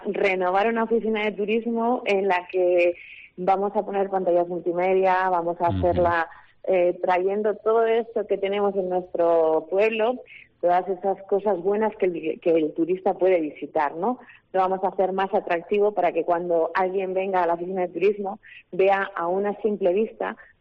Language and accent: Spanish; Alfaro, La Rioja, Spain; Y nosotros podemos decir que somos la esquinita de La Rioja en la que más nos están visitando, ¿no?